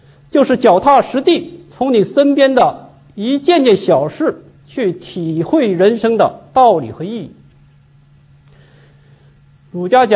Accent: China; 对我们中国人来说是更私人性的东西

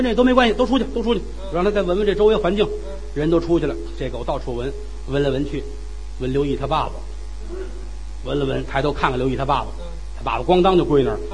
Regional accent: Tianjin, China; 我们在天津的住家不远，他父母家离我父母家也很近。

